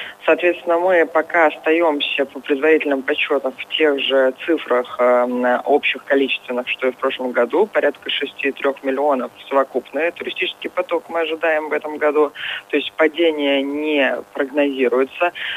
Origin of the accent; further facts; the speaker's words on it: Saint Petersburg, Russia; петербуржцы сами за себя голосовать не могут. Нам нужно голосовать за какие-то другие города.